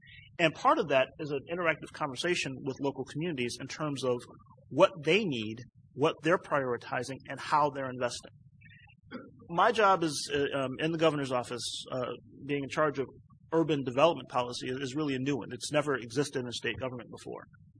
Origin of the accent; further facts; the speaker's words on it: Cleveland, Ohio, United States; I'm from Cleveland, so I kind of bring the Cleveland perspective to state government policy.